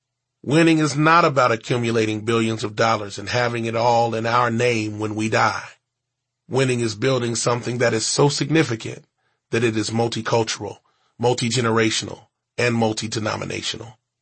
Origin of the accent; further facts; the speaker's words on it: Cincinnati, Ohio, United States; also born or lived in Houston / Atlanta / New Jersey / Greenville; Why there and not my hometown of Cincinnati? Why not Houston or Atlanta or New Jersey or any of the other cities I've lived in?